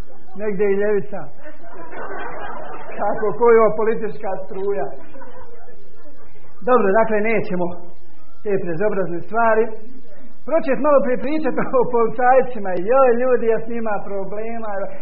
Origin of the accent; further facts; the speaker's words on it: Sarajevo, Federation of Bosnia and Herzegovina, Bosnia & Herzegovina; Odakle si ti? Pitao on mene. Rekao, iz Sarajeva.